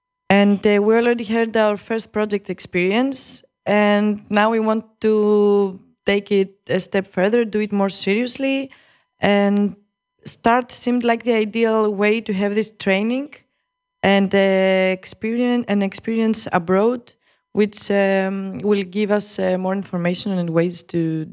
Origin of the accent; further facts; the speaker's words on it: Thessaloniki, Central Macedonia, Greece; English is a second language; I come from Thessaloniki.